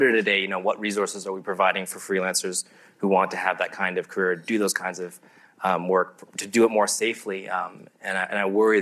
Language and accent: English; Canada; I grew up in Canada.